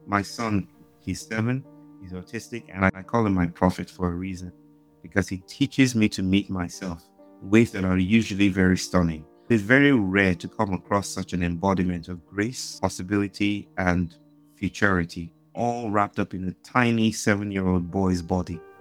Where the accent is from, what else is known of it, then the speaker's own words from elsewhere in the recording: Nigeria; Well, I grew up in Nigeria